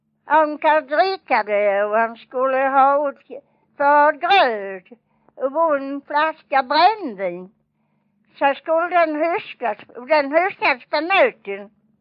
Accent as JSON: {"language": "Swedish", "town": "Vånga", "country": "Sweden", "tie": "born or raised there", "said": "När jag var liten och var i Vånga, jag var född då, i Kyringaragens 36 Vånga"}